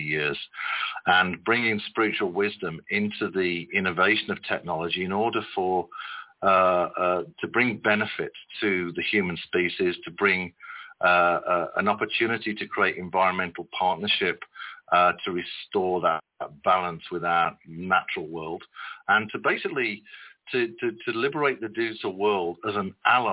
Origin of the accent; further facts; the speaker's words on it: United Kingdom; born there; I was born in the United Kingdom.